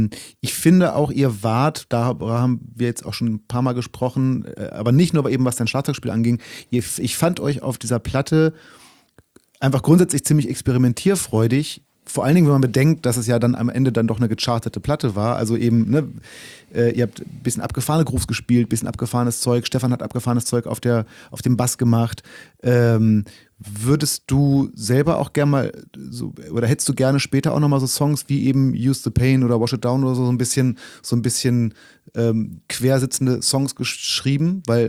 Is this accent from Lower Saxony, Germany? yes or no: yes; Braunschweig, Lower Saxony, Germany; ihr habt es in meiner Heimatstadt gespielt. In Braunschweig, im Jolly Joker.